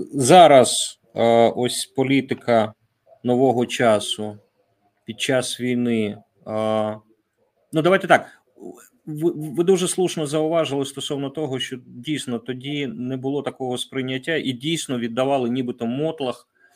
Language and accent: Ukrainian; Zaporizhzhia, Zaporizhzhia Oblast, Ukraine; Я теж з Запоріжжя.